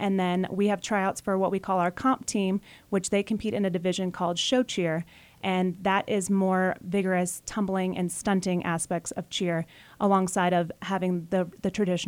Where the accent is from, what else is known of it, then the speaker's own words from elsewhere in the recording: Florida, United States; I'm from Florida, so cheer is very big and competitive in the state of Florida.